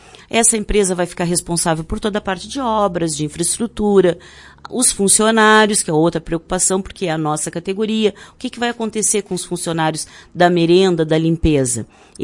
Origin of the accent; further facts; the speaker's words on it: Rio Grande do Sul, Brazil; a nossa contribuição enquanto gaúcho que vai contribuir para isso.